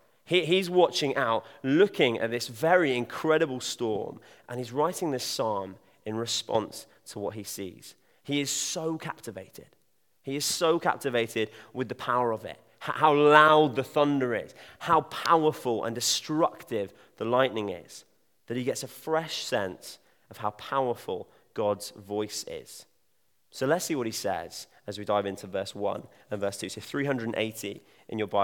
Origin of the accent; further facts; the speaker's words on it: South West England, United Kingdom; I'm from Devon, as many of you know, and down there, it's mental.